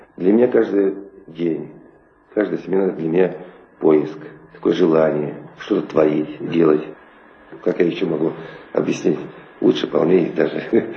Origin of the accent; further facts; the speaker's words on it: Ivanovo Oblast, Russia; born there; Родился я не в Сибири. Родился я на Волге, в Ивановской области. Рос без отца, воспитывался с бабушкой.